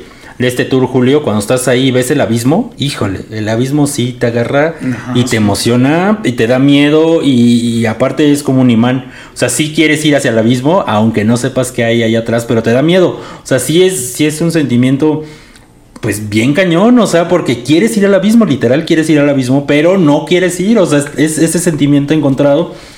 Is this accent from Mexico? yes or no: yes; Mexico City, Mexico; Yo soy de la Ciudad de México, tú también. Hemos vivido aquí toda nuestra vida